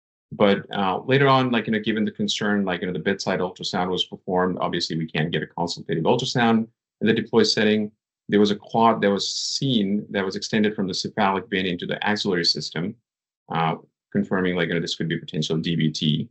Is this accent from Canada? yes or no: no; Nepal; moved away as an adult; now in United States; So I was born and raised in Nepal. I came here after high school for college.